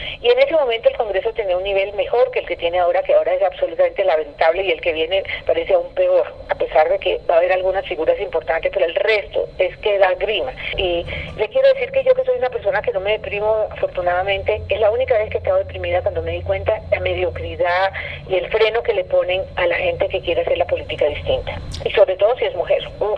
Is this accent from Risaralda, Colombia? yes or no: no; Barranquilla, Atlántico, Colombia; yo soy economista de la Universidad de los Andes y me crié en Barranquilla y me considero representante de la costa.